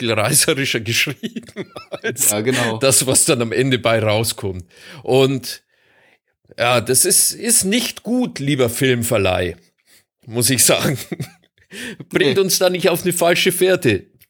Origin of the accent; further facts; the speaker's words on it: Munich, Bavaria, Germany; ich bin ja Münchner